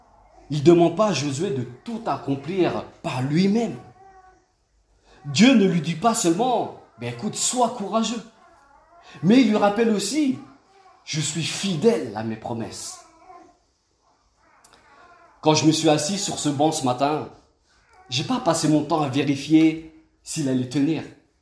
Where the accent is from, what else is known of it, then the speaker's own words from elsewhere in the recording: Normandy, France; Vous savez, je viens de Normandie.